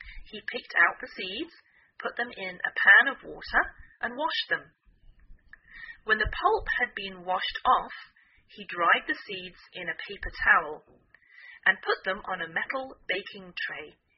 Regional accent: England, United Kingdom; now in United States

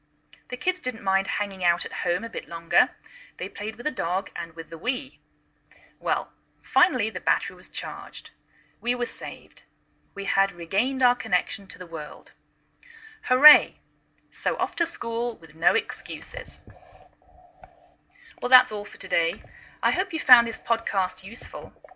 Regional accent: England, United Kingdom; now in United States

